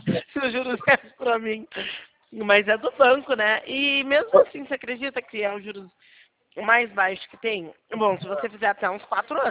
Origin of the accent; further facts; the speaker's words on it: Sorocaba, São Paulo, Brazil; Eu sou de Sorocaba.